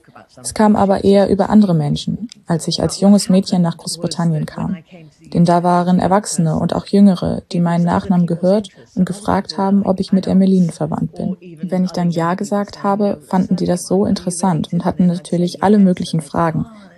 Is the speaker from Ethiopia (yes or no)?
yes; Ethiopia; Aber ich bin in Äthiopien aufgewachsen und das hat mich auch sehr beeinflusst.